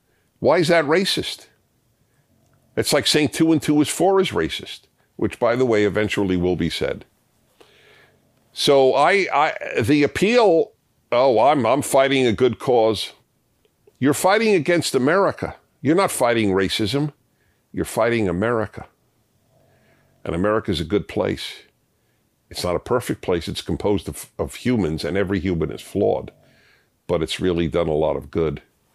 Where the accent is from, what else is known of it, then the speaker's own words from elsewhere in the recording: United States; And I don't say it because I'm American.